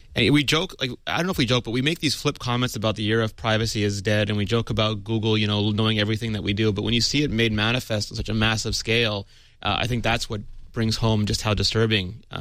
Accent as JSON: {"language": "English", "country": "Canada", "said": "I'm Canadian."}